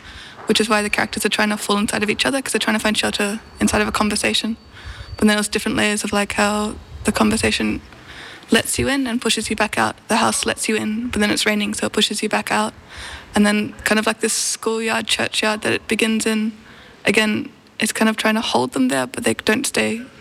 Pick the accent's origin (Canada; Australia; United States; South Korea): Australia; growing up in Australia, I always associated Estonia with kind of Grimm's fairy tales